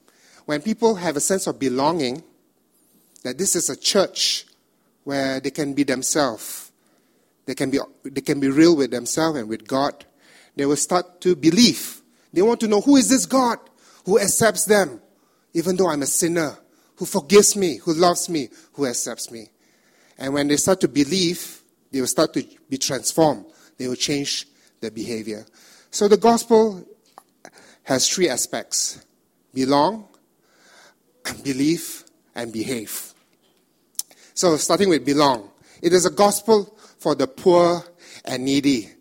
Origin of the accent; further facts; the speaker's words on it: Indonesia; I come from Indonesia